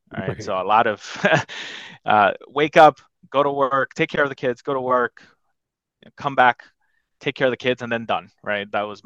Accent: New Jersey, United States; I'm from New Jersey, Northern Jersey. Been here all my life.

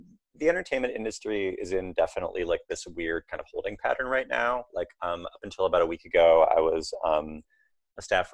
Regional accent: Tulalip, Washington, United States; Like I'm Cowlitz, but I grew up on the Tulalip Reservation, which is, Cowlitz is like southern Washington. The Tulalip Reservation is like kind of like mid north of Seattle a little bit.

